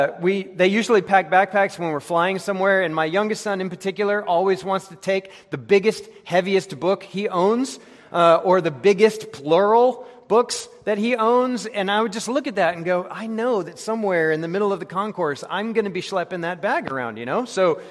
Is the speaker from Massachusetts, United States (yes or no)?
no; Colorado Springs, Colorado, United States; I'm from Colorado, as I've mentioned before